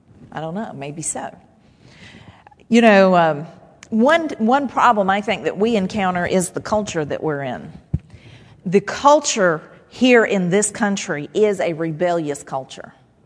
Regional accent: United States; I know we're all, and I'm proud to be an American, you know.

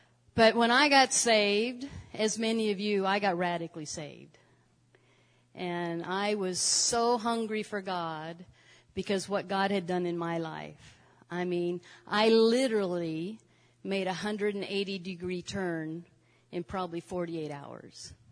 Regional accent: Idaho, United States; he was driving to my hometown in Idaho every other week and starting a Bible study.

